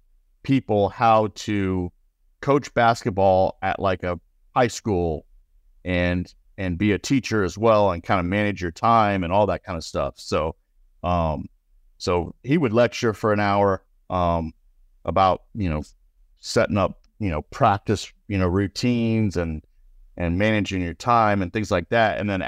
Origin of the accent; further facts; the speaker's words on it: Indiana, United States; now in Florida, United States; But I grew up in Indiana until I was 13, and I always wanted to go to IU.